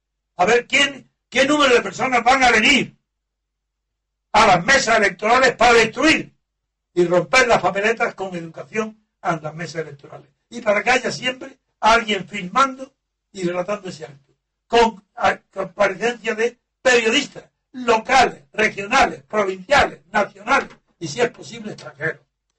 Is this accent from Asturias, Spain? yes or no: no; Órgiva, Andalusia, Spain; porque es mi tierra, en la Alpujarra, en Órgiva, que es la capital de la Alpujarra